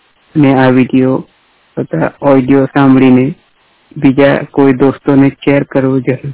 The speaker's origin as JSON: {"language": "Gujarati", "town": "Nangatpur", "region": "Gujarat", "country": "India", "tie": "born or raised there", "also_born_or_lived": "Umargam", "said": "મારું ગામ નંગાતપુર પોસ્ટ કાઢેલી તાલુકો ગદ્યકર જિલ્લો નર્મદા."}